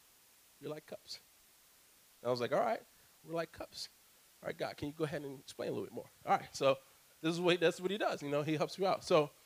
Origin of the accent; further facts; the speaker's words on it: New Jersey, United States; back where I'm from. I'm from New Jersey.